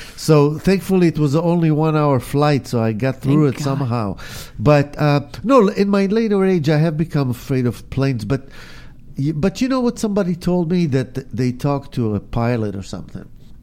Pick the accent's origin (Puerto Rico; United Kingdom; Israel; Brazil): Israel; But the nice thing about growing up in Israel was that we got culture from all over the world, from Europe and from the United States.